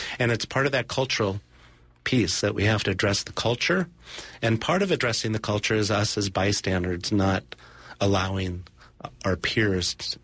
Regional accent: North Hollywood, California, United States; Even though I grew up in North Hollywood, I'm not a big Hollywood buff.

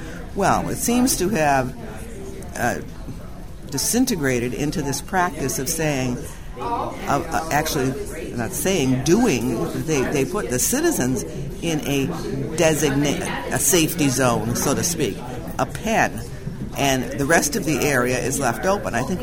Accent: Nashua, New Hampshire, United States; Well, I'm from Ward 9, which is in South Nashua near Exit 4 for the markers that most people use, and the FAA Center.

